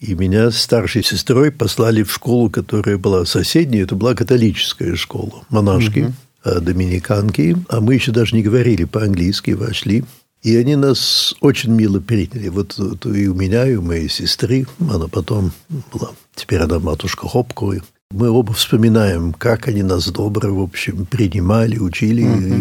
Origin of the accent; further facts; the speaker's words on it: United States; now in France; Вы знаете, я родился во Франции и сейчас там живу, но все-таки Америка. Америка, мы там вырос, там школа, университет, друзья